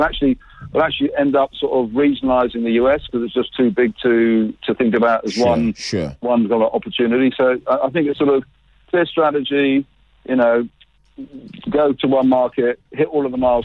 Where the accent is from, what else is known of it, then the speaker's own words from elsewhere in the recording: South Africa; we're South African, we're proudly South African